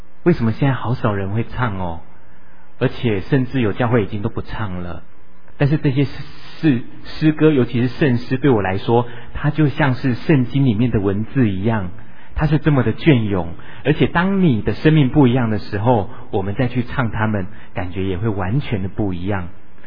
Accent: Taiwan; first language Taiwanese Hokkien; 对长辈的负担啊，对信仰的负担，然后对我的母语台语的负担越来越大。

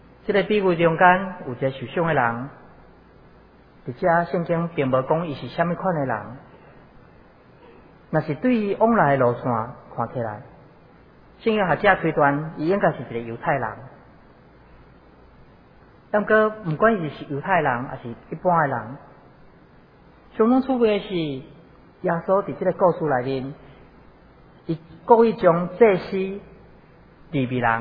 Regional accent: Pingtung County, Taiwan; 因为 我本身是屏东人，所以回来的时候会经过屏东

